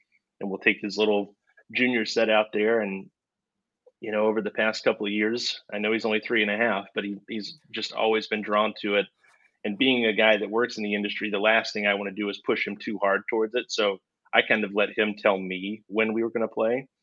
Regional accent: Atlanta, Georgia, United States; I grew up in Atlanta, and Norcross, Georgia was one of the places that I was working in for Mizuno for a time.

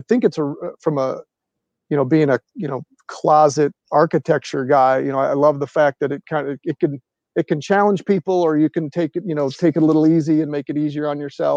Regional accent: Midwest, United States; growing up in the Midwest and, you know, mostly tree line

